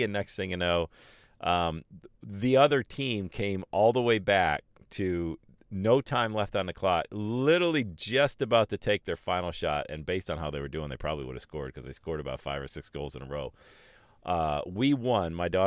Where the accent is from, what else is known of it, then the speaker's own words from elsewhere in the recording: Bradford, Pennsylvania, United States; Wasn't even available at my school back in the 80s when I was growing up in Bradford, PA. Big here in Southwest Ohio.